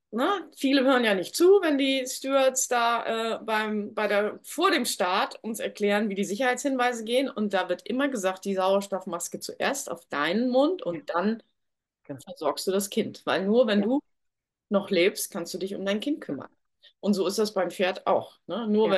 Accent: North Germany, Germany; now in Austria; Ich sende beste Grüße in meine alte Heimat, in den Norden von Deutschland.

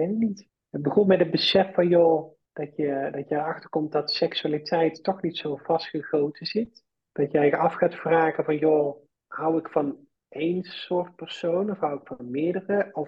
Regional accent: Baarle-Nassau, North Brabant, Netherlands; Ik kom uit Tilburg. En mijn voornaamwoorden zijn zij haar. Ik kom eigenlijk uit een heel klein dorpje. Ook in de buurt van Tilburg, Baarle-Nassau, kom ik eigenlijk vandaan.

